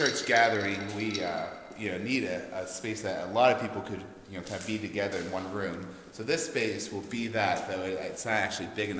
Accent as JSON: {"language": "English", "town": "Pittsburgh", "region": "Pennsylvania", "country": "United States", "said": "I'm from Pittsburgh originally."}